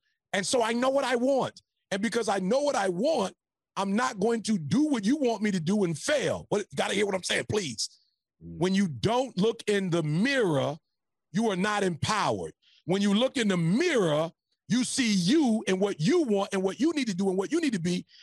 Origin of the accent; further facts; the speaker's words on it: Detroit, Michigan, United States; now in California, United States; I drive an Escalade. I'm from Detroit.